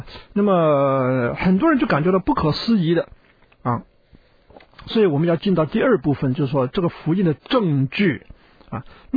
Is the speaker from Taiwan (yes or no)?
no; China; 因为我们中国人所理解的罪呢，就是好像犯法了，犯了国家的法律那种罪才算是罪啊。